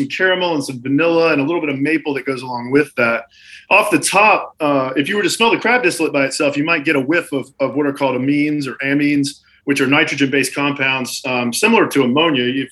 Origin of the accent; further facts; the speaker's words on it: Deep South, United States; And I'm from the Deep South originally. So I grew up cooking, you know, a lot of Louisiana cooking and low country boil and those type of things.